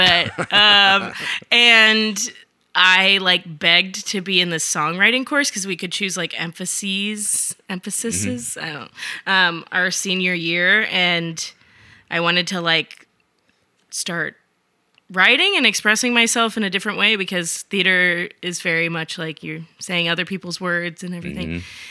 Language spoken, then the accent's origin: English; California, United States; born there; also born or lived in Boston; I was born in California.